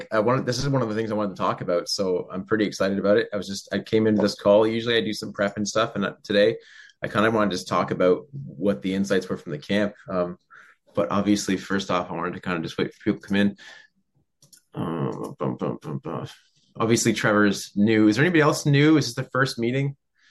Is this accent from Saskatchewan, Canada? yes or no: no; Cambridge, Ontario, Canada; also born or lived in Brantford / Caledonia; now in New Brunswick, Canada; I was originally from Cambridge, man.